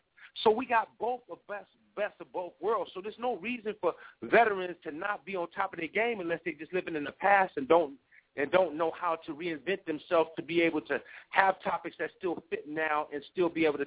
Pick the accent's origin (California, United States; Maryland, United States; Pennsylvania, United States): California, United States; Oakland; And I was like, man, you know, I'm from East Oakland. That's all I know.